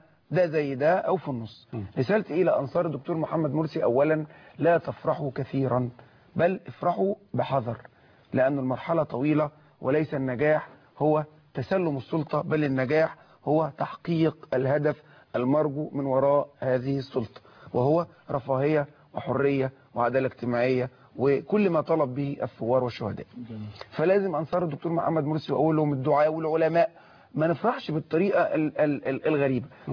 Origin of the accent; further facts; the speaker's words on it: Egypt; واحنا من مصر